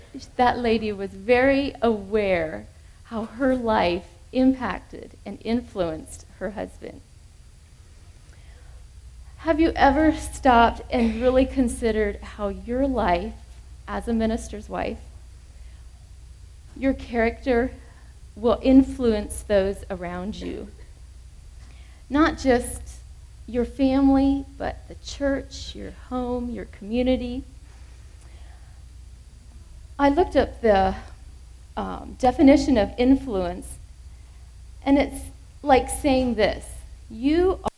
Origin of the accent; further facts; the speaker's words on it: Minerva, Ohio, United States; from Minerva, Ohio.